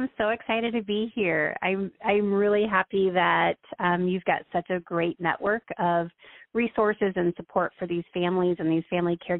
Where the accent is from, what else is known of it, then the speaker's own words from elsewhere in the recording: Iowa, United States; now in Florida, United States; and then I live in Florida, and I'm from Iowa, and they started coming down wintering with me in, like, 2018